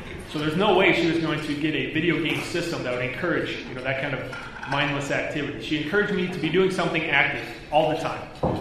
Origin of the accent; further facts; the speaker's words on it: Shelby, Nebraska, United States; growing up in Shelby, Nebraska, of course, you know, I played all kinds of sports, small town, you know, Midwest